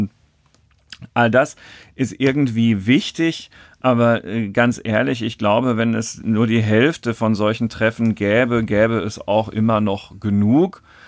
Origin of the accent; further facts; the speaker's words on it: Dortmund, North Rhine-Westphalia, Germany; born there; ich habe ja schon erwähnt, dass ich gebürtiger Dortmunder bin und mir diese Stadt natürlich sehr am Herzen liegt.